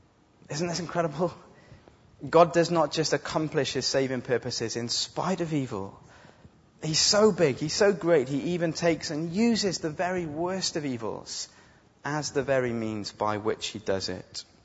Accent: United Kingdom; I know we're British.

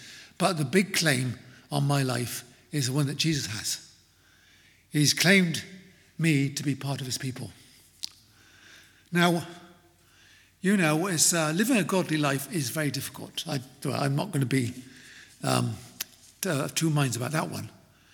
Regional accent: United Kingdom; Of course, we're British, aren't we?

